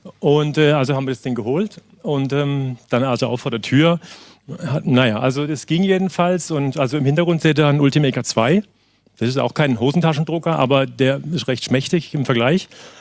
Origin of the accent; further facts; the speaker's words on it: Southwest Germany, Germany; ich bin aus dem Südwesten, ich hoffe, er versteht mich trotzdem